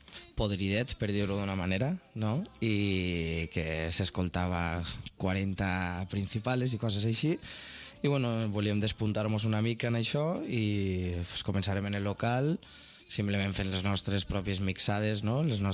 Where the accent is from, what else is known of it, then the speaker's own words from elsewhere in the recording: Valencia, Valencian Community, Spain; moved away as an adult; now in Barcelona, Spain; vinc de València, sóc una persona que viu així en Barcelona ja des de farà uns 6 o 7 anys.